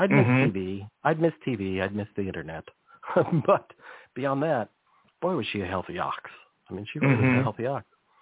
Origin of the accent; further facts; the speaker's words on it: California, United States; I'm old enough that when we were driving, I grew up on the Monterey Peninsula, and we would drive up to what is now known as Silicon Valley.